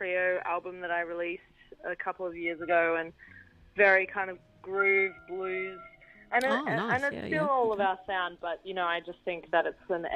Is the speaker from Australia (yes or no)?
yes; Australia; trying to find my identity as an Australian that doesn't have, much of my cultural background is just English.